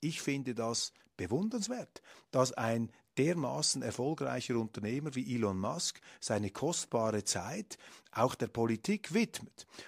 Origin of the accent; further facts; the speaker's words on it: Switzerland; Das fordert die Welt und da läuft es mir also als Schweizer durchaus kalt den Rücken hinunter.